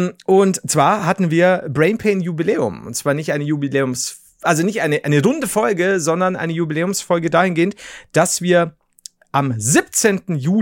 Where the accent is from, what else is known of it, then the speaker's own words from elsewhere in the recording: Bavaria, Germany; als Oberpfälzer bin ich viel zu abergläubisch.